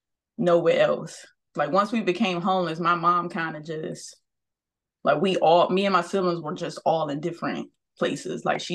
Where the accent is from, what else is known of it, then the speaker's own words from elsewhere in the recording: Prince George's County, Maryland, United States; now in Baltimore, United States; And when I left, that was here in Baltimore. I'm not originally from Baltimore. I'm from Prince George's County.